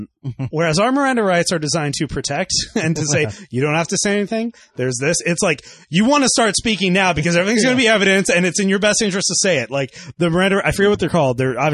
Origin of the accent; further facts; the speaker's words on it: United Kingdom; it's like they're not going to call the FBI, mate. We're British.